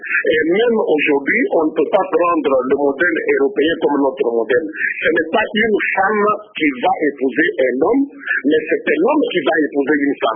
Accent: Kasaï, DR Congo; parce que je suis chez nous au Kassai par exemple

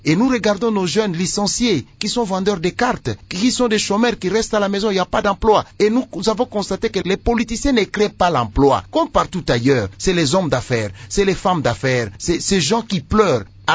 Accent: DR Congo; nous, en tant que Congolais

